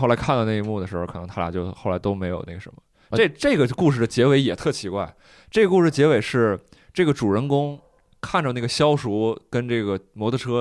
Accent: Northeast China, China; 作为一个东北人可能是跟我们比如说以前总提到这种封建迷信啊出马仙啊什么这种比较近的关系

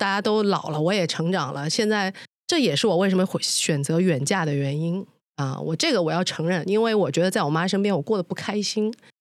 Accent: Changzhou, Jiangsu, China; born there; 我是在常州出生，就是因为我姨妈在那边

